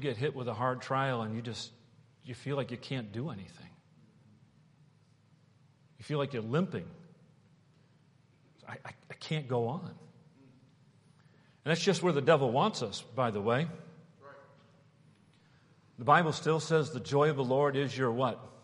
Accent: New England, United States; And I grew up in New England, and it would get cold.

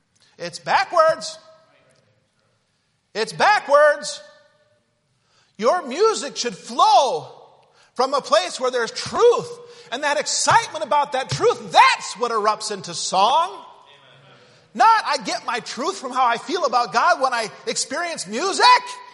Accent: Utah, United States; I grew up in Utah, and so we would knock doors in Utah, and you'd come across a Mormon, right, Brother Skeen?

